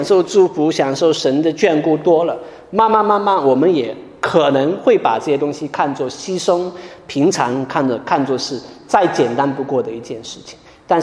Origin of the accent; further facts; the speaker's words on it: China; 我们中国人经常讲说身在福中不知福